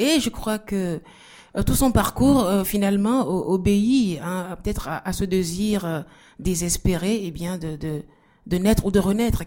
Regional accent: Togo; Je suis née au Togo, j'ai grandi là.

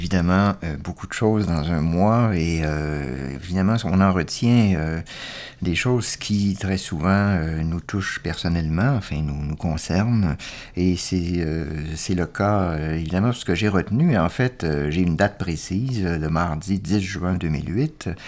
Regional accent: Quebec, Canada; je suis un Québécois d'origine canadienne-française. J'appartiens à ce groupe-là, ce groupe majoritaire.

